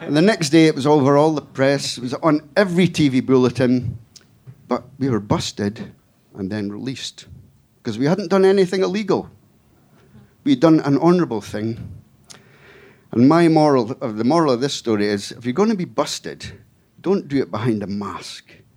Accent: Scotland, United Kingdom; Now, I had no idea which bottle he was talking about. I come from Scotland. I'd never heard this phrase

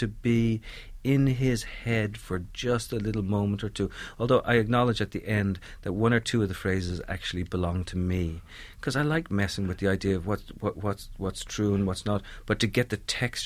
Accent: Dublin, Leinster, Ireland; I remember growing up in Dublin in the 1970s

